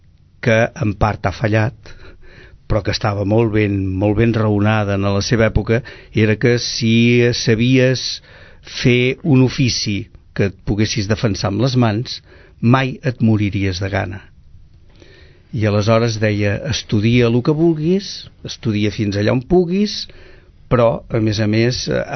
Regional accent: Sabadell, Catalonia, Spain; born there; néixer a Sabadell

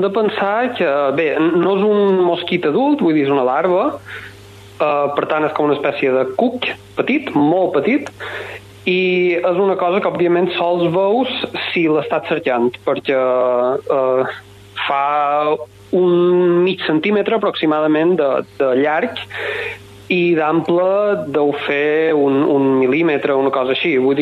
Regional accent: Balearic Islands, Spain; jo soc de Mallorca

